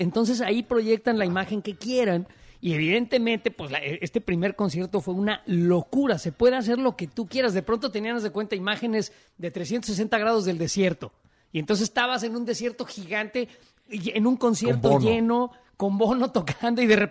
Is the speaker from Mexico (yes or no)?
yes; Mexico; todos somos mexicanos